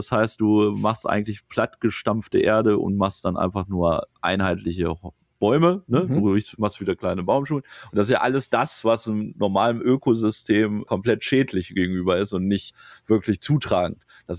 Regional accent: Germany; Aber ich komme ja hier aus dem Wald, aus der Eifel, Naturschutzgebiet und Co.

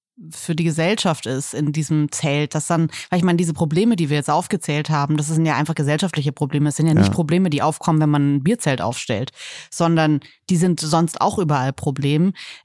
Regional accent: Northern Germany, Germany; Ich komme aus Norddeutschland

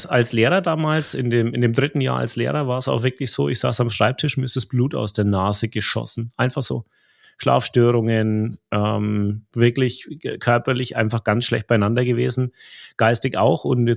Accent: Bavaria, Germany; accent: rolled R; Also man hört das Rollen der R, ich komme aus Oberfranken.

